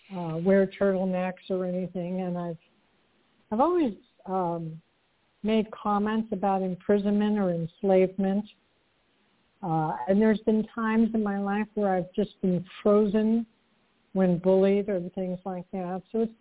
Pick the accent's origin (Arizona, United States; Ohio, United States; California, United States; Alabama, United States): Arizona, United States; Tucson; Hi, I'm from Tucson, Arizona.